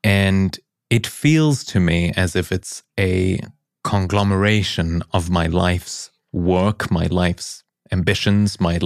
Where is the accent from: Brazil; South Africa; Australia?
South Africa; also born or lived in Europe; now in United States; And I was born in South Africa. I'd like to say I was born in Africa, bred in Europe, and now choose to live in America.